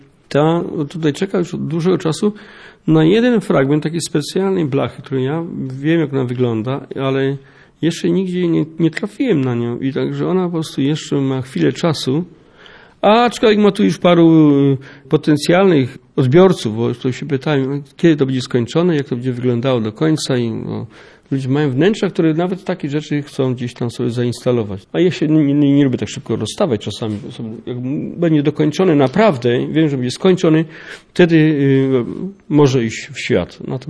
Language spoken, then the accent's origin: Polish; Silesian Voivodeship, Poland; więc pochodzę z tego Śląska, czy tam, gdzie się zaczęły początki tego.